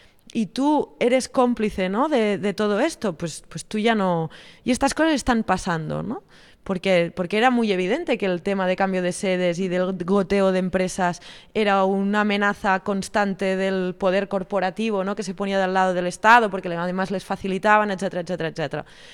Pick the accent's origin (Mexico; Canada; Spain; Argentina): Spain; Figueres, Catalonia; Yo soy de Figueras, que es un pueblo en el norte